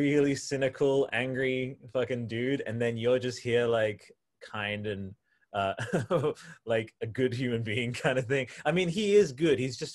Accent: Australia; Also, I'm Australian, so I just liberally swear.

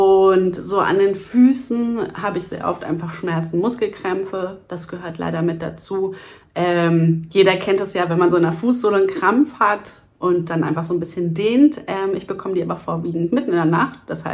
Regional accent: Hamburg, Germany; ich komme aus Hamburg

